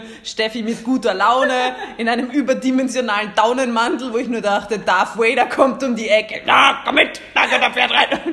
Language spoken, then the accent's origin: German; Vienna, Austria; ich meine, ich komme aus Wien